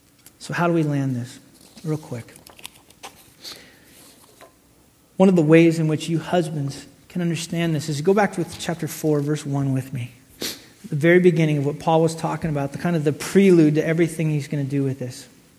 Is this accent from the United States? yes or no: yes; Wyoming, United States; you gotta understand, I grew up in Wyoming, dude, we don't hug.